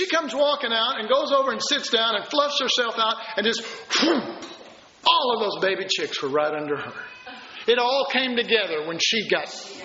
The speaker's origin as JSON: {"language": "English", "town": "Dallas", "region": "Texas", "country": "United States", "tie": "born or raised there", "said": "I was raised in Oak Cliff in Dallas."}